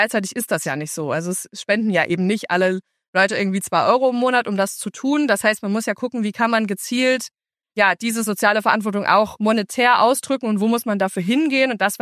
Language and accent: German; Saxony, Germany; ich bin in Grimma zur Schule gegangen, ich bin in einem noch kleineren Dorf rundherum aufgewachsen und ich bin ja in eine bestehende rechte Hegemonie reingeboren worden.